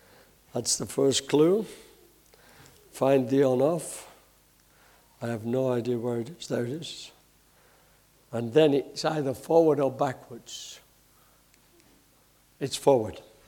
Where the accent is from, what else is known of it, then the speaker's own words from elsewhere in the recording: Yorkshire and the Humber, United Kingdom; moved away as an adult; now in Canada; I'm from Yorkshire originally. I've forgotten how to talk like where I come from, but I was here until 1974. From 53 to 74, I was just Yorkshire born, Yorkshire bred